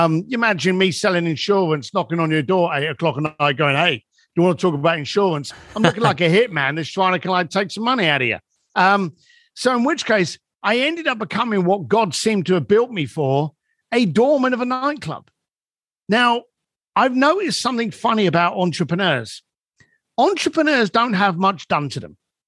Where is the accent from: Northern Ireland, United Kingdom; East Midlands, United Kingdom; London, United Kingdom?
London, United Kingdom; When I was growing up in London and I was a biker then and I was a bricklayer, I had no money.